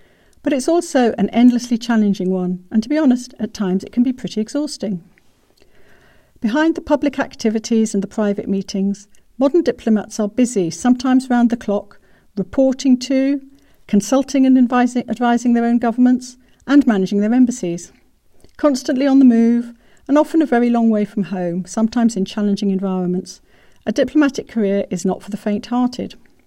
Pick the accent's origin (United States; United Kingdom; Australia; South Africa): United Kingdom; about the issues that matter most to me as a British diplomat in the early 21st century